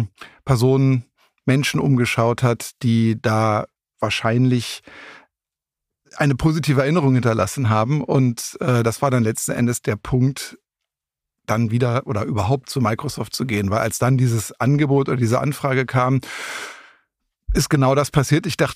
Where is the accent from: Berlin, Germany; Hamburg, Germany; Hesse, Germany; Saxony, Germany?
Berlin, Germany; now in Düsseldorf, Germany; Ich bin aus Düsseldorf angereist, aber ich bin Berliner.